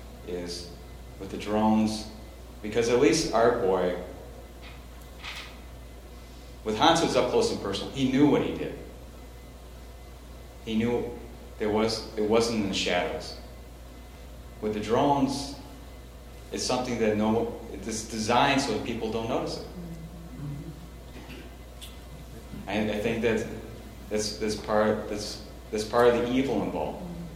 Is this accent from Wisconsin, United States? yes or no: yes; Milwaukee, Wisconsin, United States; I'm from Milwaukee.